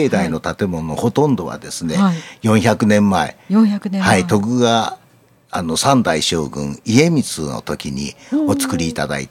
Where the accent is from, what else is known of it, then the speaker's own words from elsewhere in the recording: Tokyo, Japan; now in Kyoto, Japan; 私も生まれ育ちもずっと東京でございますもんですから